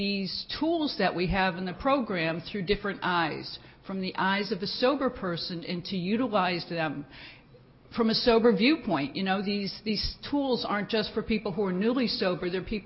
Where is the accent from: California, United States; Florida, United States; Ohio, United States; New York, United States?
Florida, United States; Fort Lauderdale; And I hadn't even planned on introducing myself, and somebody found out I was from Fort Lauderdale and introduced her